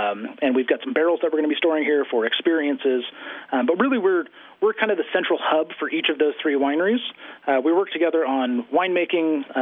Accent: California, United States; I am born and raised in the Napa Valley.

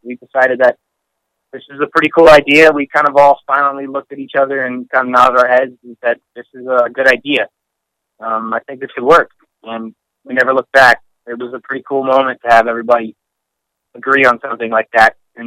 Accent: Rockville, Maryland, United States; Yes. Yes, so, yeah, we're from Rockville, Maryland.

